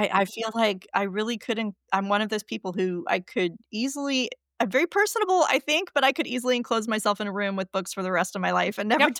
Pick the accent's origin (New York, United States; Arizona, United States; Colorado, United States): Colorado, United States; Denver; hey, I grew up in Denver and I'm going to go to a conference in Michigan next year.